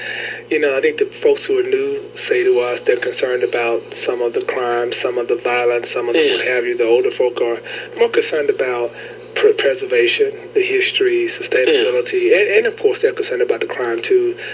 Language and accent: English; Louisiana, United States; I'm from Louisiana, so I love to cook.